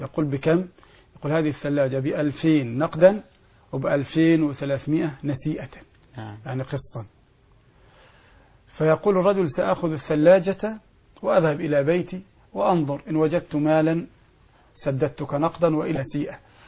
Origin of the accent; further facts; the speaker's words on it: Egypt; نحن عندنا في مصر